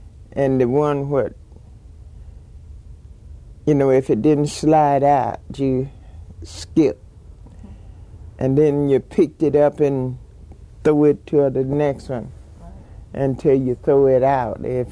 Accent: Americus, Georgia, United States; born there; Well, I was born in Americus, Georgia.

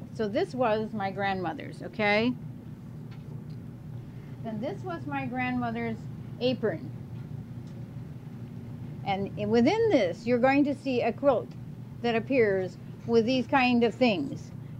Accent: Wisconsin, United States; I came from Wisconsin, near the capital, Madison, Wisconsin.

